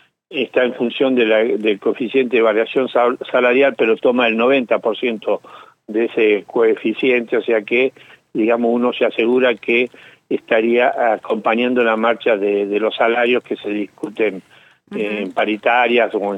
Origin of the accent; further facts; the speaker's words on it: San Martín de los Andes, Neuquén, Argentina; Yo soy de San Martín de los Andes, yo conozco el tema